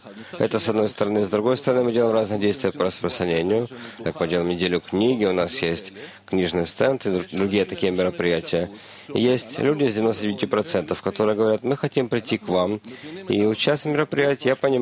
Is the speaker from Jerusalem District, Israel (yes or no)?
no; Beersheba, Southern District, Israel; Я из Бершевы.